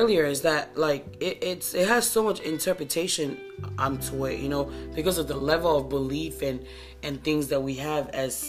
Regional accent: Tonga; But the most important thing that I do know for myself is that I am from the Pacific Island.

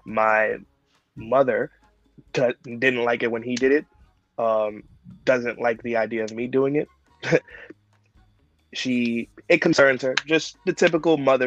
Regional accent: Brooklyn, New York, United States; I am from Brooklyn, New York.

